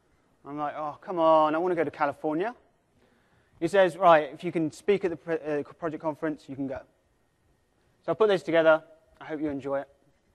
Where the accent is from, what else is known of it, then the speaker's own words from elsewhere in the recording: Sherborne, South West England, United Kingdom; moved away as an adult; now in Houston, United States; I'm actually from a small place in called Sherborne in Dorset. It's got a population of 9,500 people.